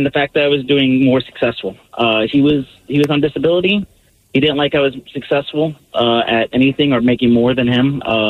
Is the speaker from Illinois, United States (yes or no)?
yes; Chicago, Illinois, United States; also born or lived in Texas / Indiana; now in Seattle, United States; I mean, I grew up in Texas. I lived in small town Indiana, but Chicago is where I grew up because those are where those people who pulled me into adulthood